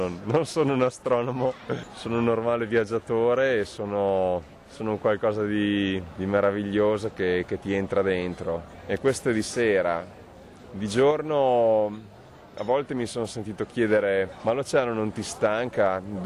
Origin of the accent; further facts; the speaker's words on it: Carpi, Emilia-Romagna, Italy; sono di Carpi, Modena. Sto facendo un giro intorno al mondo, i 5 continenti e i 3 oceani senza l'utilizzo di aerei.